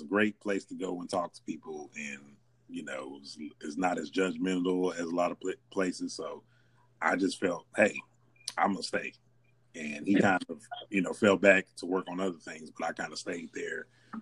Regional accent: Houston, Texas, United States; So growing up in Houston, we're more fans of local artists than anybody.

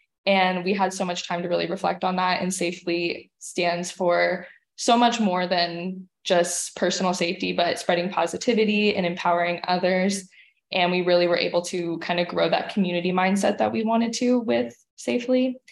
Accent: Kerrville, Texas, United States; I grew up in Kerrville, Texas, little small town.

